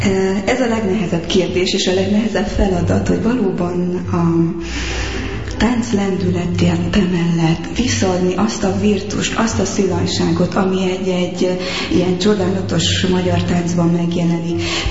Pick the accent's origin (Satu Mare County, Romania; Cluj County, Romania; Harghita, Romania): Harghita, Romania; Corund; olyan szerencsém van, hogy azért Korondon nőttem föl